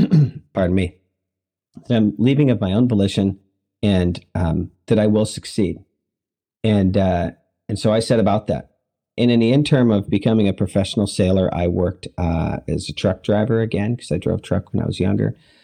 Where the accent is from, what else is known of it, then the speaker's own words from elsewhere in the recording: Seward, Alaska, United States; Seward, Alaska. I'd call it my hometown.